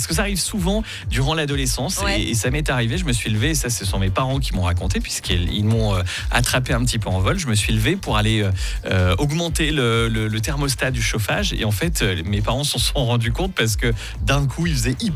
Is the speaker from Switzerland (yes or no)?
yes; Switzerland; Il y a une grosse étude qui a été menée chez nous en Suisse, du côté de Lausanne